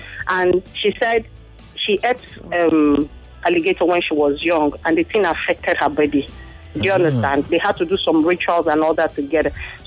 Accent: Kwale, Delta, Nigeria; I'm not from Urobo. I'm from Kwale. I'm from Delta State.

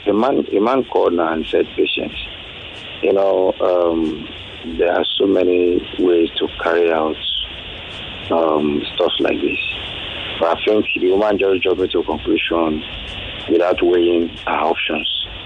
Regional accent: Nigeria; Oh, I see. No problem. I'm a Nigerian also.

